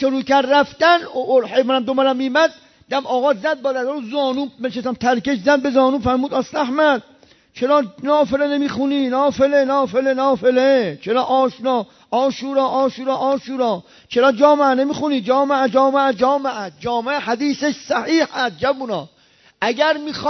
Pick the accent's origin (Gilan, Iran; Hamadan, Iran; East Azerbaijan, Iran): Gilan, Iran; Rasht; تو من بچه رشتم، اینجا ترکیه است